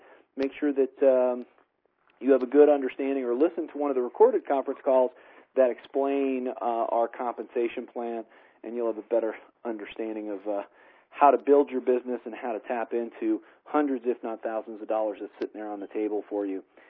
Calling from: Colorado, United States; I'm calling in from Colorado this evening.

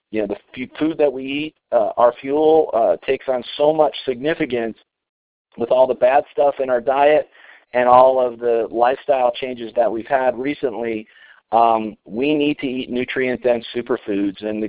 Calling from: Colorado, United States; I'm calling in from Colorado tonight.

